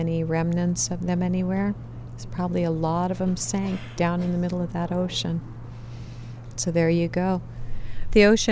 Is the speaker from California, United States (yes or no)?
yes; California, United States; So it's just this amazing vision of mountains that I grew up around in Orange County